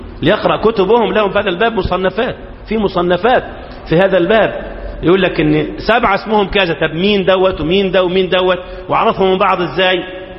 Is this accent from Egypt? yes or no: yes; Egypt; تعليم إيه اللي عندنا في مصر ولا في العالم الإسلامي كله على بعض؟